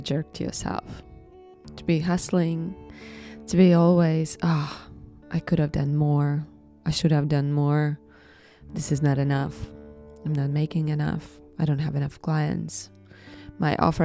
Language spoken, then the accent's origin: English; Latvia; first language Latvian; English is a second language; moved away; I had almost no one in Latvian audience, which is my native language and the country where I was born and spent half of my life.